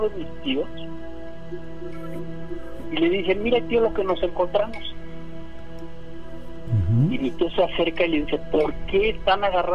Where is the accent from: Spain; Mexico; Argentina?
Mexico; Guadalajara, Jalisco; Yo soy de Guadalajara, originario de Guadalajara